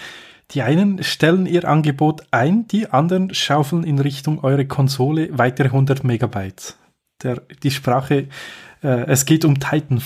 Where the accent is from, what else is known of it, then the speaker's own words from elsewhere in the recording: Switzerland; als Schweizer können wir ja nicht, wirklich zumindest